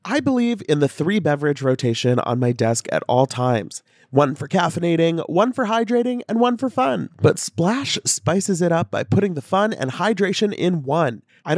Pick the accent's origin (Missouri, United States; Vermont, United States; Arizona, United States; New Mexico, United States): Missouri, United States; St. Louis; I'm from St. Louis, Missouri, which I think is like 2 or 3 hours from Benton.